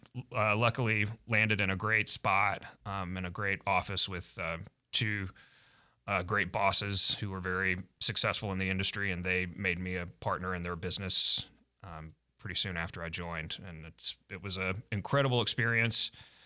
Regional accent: Little Rock, Arkansas, United States; I grew up here in Little Rock. I graduated from Central High in 97.

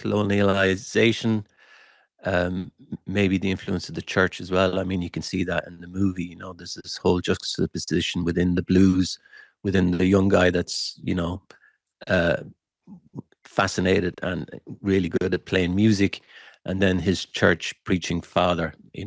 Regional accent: Waterford, Munster, Ireland; accent: Waterford; Just so happened that I lived in Waterford and grew up in Waterford. So I knew the accent

